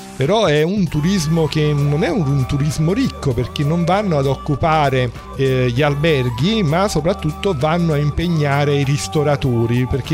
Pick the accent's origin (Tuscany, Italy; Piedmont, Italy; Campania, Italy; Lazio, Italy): Campania, Italy; Naples; io sono un napoletano, culture, cioè amo la mia città